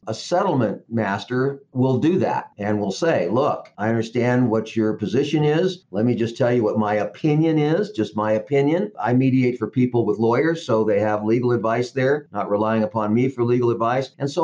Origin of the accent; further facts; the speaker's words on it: Denver, Colorado, United States; born there; Well, because I was born in Denver, I had a lot of connections.